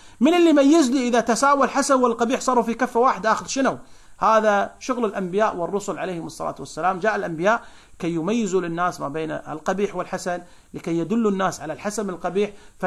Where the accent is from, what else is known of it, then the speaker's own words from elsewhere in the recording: Kuwait; وكتبت مجلة العربي تصدر طبعا عندنا في الكويت